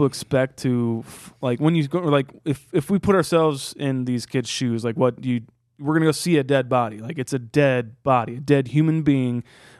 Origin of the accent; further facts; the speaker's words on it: Iowa, United States; we're from Iowa where a lot of tornadoes happen and stuff like that.